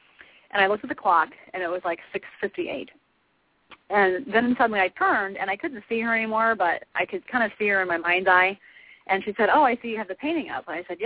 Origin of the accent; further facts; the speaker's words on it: Astoria, Oregon, United States; we're all from Astoria, Oregon, and the closest big city is in Portland, 2 hours away.